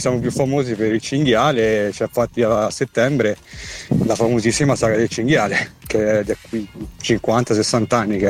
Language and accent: Italian; Capalbio, Tuscany, Italy; Sto pedalando a Capalbio, sono di Capalbio io.